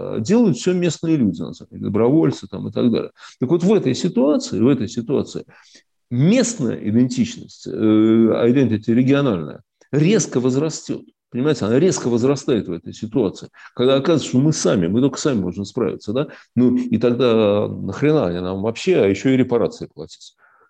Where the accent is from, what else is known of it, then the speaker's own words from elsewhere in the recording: Siberia, Russia; мы все русские, оно совершенно не мешает тому, что возникает ощущение, что, вообще-то говоря, мы сибиряки. кроме этого, да, мы сибиряки, мы же, ну да, нет, конечно, мы русские, да, но мы сибиряки.